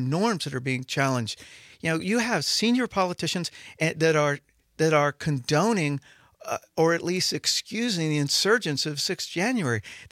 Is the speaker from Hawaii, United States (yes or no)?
yes; Hawaii, United States; born or raised there